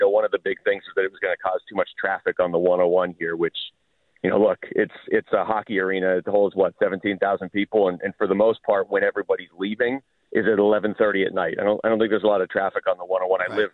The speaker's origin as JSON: {"language": "English", "town": "Seattle", "region": "Washington", "country": "United States", "tie": "born or raised there"}